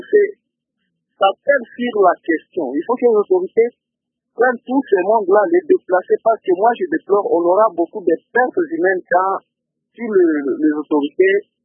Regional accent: Kananga, Kasaï-Central, DR Congo; Souvent, ici chez nous à Kananga

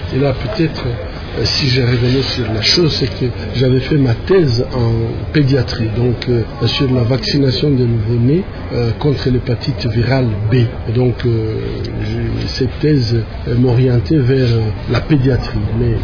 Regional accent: Bukavu, South Kivu, DR Congo; also born or lived in Kinshasa / Burundi; J'ai grandi à Bukavu, à l'est du Congo, en République démocratique du Congo.

